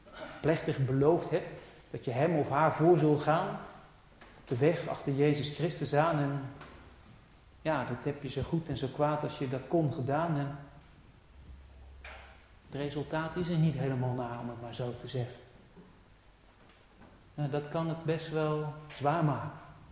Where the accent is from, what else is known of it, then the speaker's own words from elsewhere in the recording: The Hague, South Holland, Netherlands; Ik kwam uit Schilderswijk